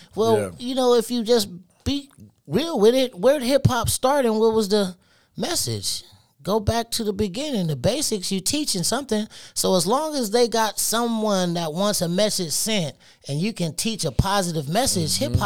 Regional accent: Minneapolis, Minnesota, United States; I came from Minneapolis. I swear I didn't know who it was, man.

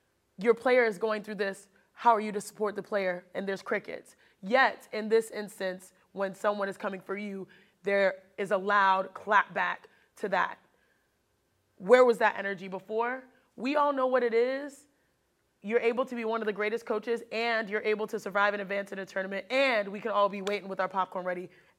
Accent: Texas, United States; I grew up in Texas, someone that was the first coach that walked into our home … to recruit NECA, my sister at that time.

